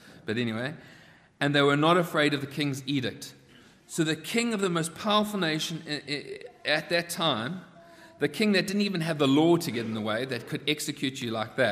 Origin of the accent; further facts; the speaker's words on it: South Africa; I was growing up in South Africa.